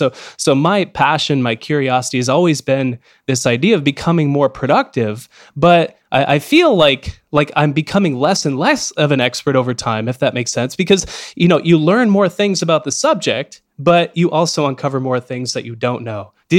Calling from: Canada; especially as a Canadian speaking to you from Canada

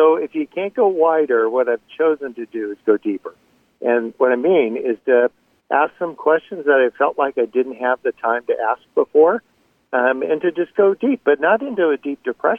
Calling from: San Diego, California, United States; San Diego.

